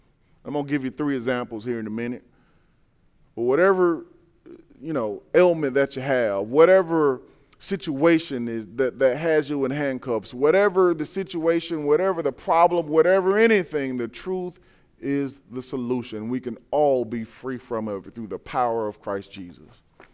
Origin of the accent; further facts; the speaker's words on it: the South, United States; I come from the South, and some of you come from other places that aren't the South